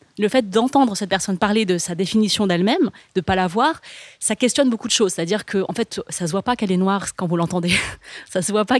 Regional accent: France; moi, je vis en France, je suis née, j'ai grandi en France

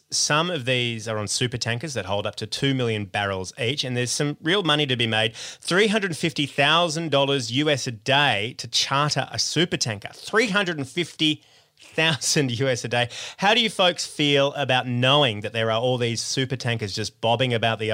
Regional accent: Australia; that experience is the exact experience you get when you land at JFK Airport as an Australian for the first time in America.

